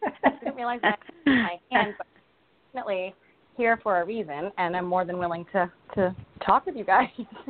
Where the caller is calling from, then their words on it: Rhode Island, United States; I'm calling in from Rhode Island.